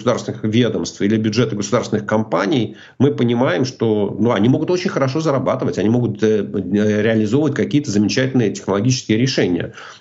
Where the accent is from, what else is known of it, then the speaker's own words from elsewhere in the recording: Russia; now in United States; акцент, да, я не могу говорить так, как говорят американцы, они сразу видят, понимают, что я иностранец. Когда они меня спрашивают, откуда ты, я говорю, ну вот родом я из России.